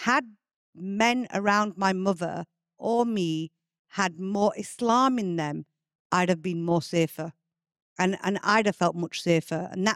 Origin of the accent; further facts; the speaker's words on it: Bradford, Yorkshire and the Humber, United Kingdom; when I was raised in Bradford, right here in Bradford, I had a cultural understanding of Islam.